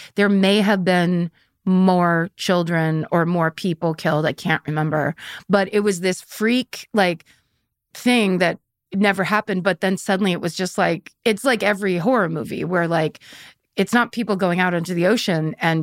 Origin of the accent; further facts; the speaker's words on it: California, United States; Because I'm from Northern California. I grew up 25 miles away from Stinson Beach, where surfers get eaten by great white sharks constantly.